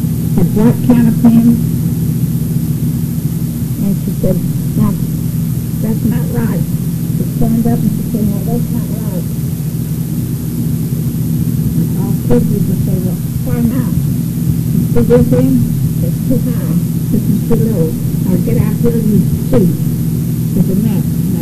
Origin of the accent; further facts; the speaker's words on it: Pasadena, Texas, United States; born there; I was born in Pasadena in 1905.